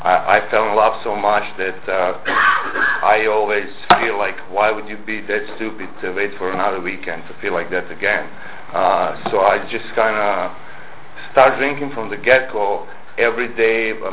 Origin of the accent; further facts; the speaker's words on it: Croatia; I'm not from York area or this kind of area. I'm from Croatia